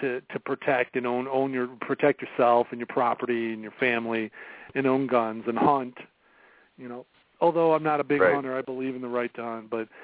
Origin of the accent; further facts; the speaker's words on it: Waco, Texas, United States; I'm from Waco.